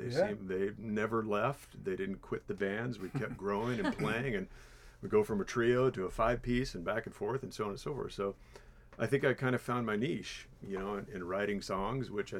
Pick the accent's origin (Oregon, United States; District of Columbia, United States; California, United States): Oregon, United States; Hood River; I'm from Hood River, Oregon, and I'm the songwriter for the band.